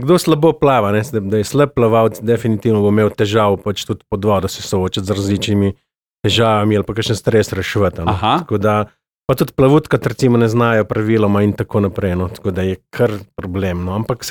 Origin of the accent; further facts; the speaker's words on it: Coastal–Karst, Slovenia; prihajam iz Obale